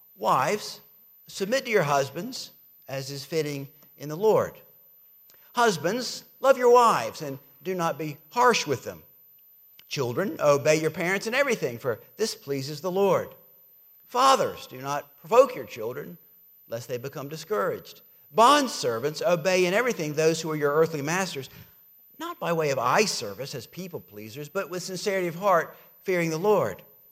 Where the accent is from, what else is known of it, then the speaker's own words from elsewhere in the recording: the South, United States; I'm from the South, obviously. I'm very Southern. I didn't know how Southern I was until I moved to the Northeast, and I realized, wow, I'm more Southern than I thought.